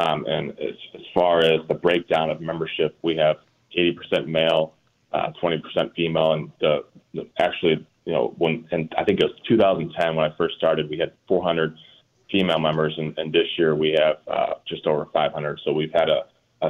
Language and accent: English; Rockford, Illinois, United States; I grew up outside of Rockford in a really small town